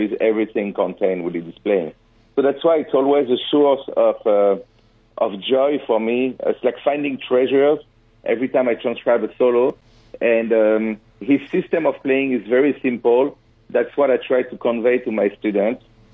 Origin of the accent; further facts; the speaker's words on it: Fontainebleau, Île-de-France, France; I'm from France. So I grew up in Fontainebleau, like near Fontainebleau, which is the hometown